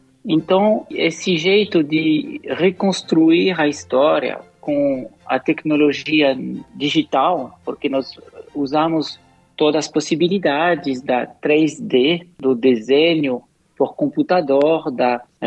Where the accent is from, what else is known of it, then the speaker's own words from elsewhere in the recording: Paris, Île-de-France, France; Portuguese is a second language; moved away as an adult; now in Brazil; eu nasci em Paris e todos os meus irmãos também, e nós fomos educados na França. E com 23 de idade, eu fiz um intercâmbio de estudo com a universidade em São Paulo, e assim eu pude aprender a falar o português.